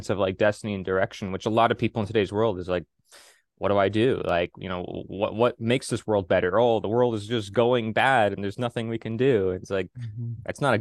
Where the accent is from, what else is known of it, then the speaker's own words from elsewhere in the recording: Pennsylvania, United States; And I met a lot of them in Philadelphia because I'm from Pennsylvania.